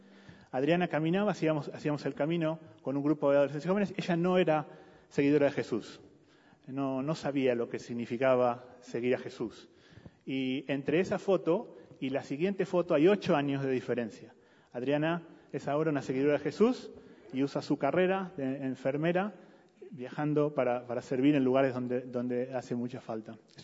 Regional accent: Buenos Aires, Argentina; moved away as an adult; now in Spain; Hace 19 años empezamos esta carrera misionera desde Buenos Aires. Somos de Argentina.

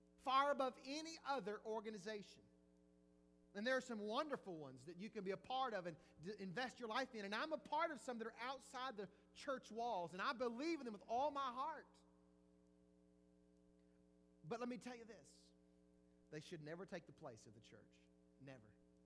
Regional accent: Jackson, Mississippi, United States; moved away; also born or lived in Baton Rouge; When I moved to Baton Rouge, Louisiana in 1997. I grew up in Jackson, Mississippi. I grew up an Ole Miss fan my entire life.

